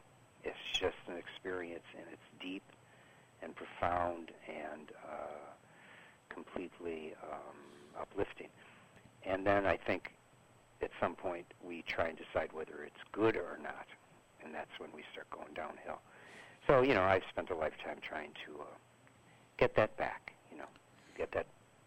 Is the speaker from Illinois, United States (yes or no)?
yes; Chicago, Illinois, United States; Originally, I am from Chicago.